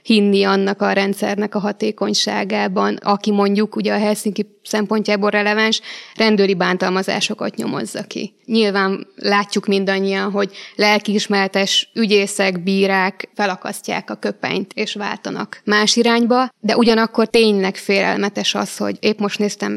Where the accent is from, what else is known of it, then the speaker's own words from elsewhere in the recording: Vojvodina, Serbia; moved away as an adult; now in Hungary; Vajdaságban születtem, és ott is éltem 18 éves koromig, csak egyetemre jöttem át Magyarországra, úgyhogy nekem az életemnek mindig is a szerves része volt tudni azt, hogy milyen egy kisebbség tagjaként létezni.